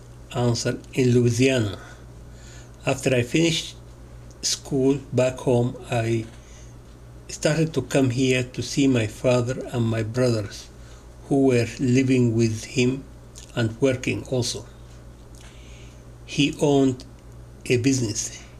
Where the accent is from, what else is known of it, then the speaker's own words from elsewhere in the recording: Al-Bireh, West Bank, Palestine; born there; English is a second language; moved away; I was born in Albira, spells A-L-B-E-E-R-A. In Palestine. I have been living here for 22 years.